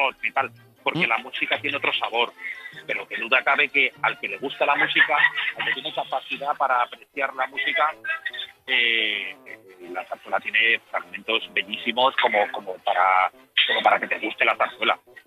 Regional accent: Lima, Peru; born there; yo soy descendiente, yo nací en Lima

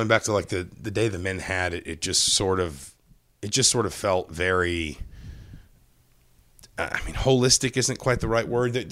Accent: Atlanta, Georgia, United States; Of me? I grew up in Atlanta.

